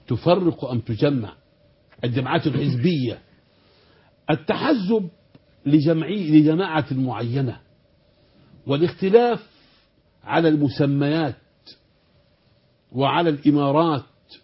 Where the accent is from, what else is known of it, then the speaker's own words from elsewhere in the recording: Sudan; وأنا من السودان. وأفرح وأسعد حينما أنزل السودان.